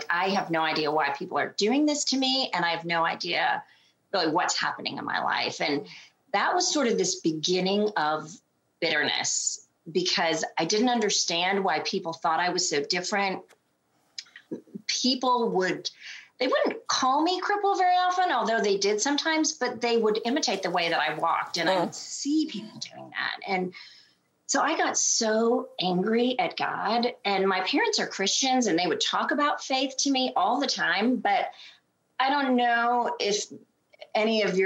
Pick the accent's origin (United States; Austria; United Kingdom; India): India; born there; I was born in India to Christian parents.